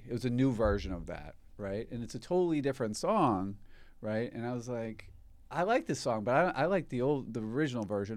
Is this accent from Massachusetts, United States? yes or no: yes; Boston, Massachusetts, United States; No. I'm from Boston, but I'm not from Southie. You'd be able to tell. If I was from South.